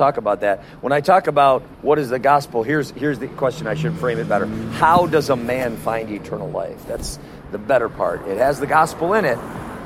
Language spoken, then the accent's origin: English; Midwest, United States; So, Midwest originally, but I'm a full-time van dweller.